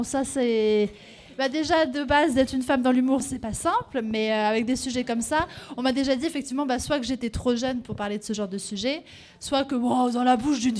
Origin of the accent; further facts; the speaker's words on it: Switzerland; Puis parce que je suis suisse, donc chez nous, c'est légal.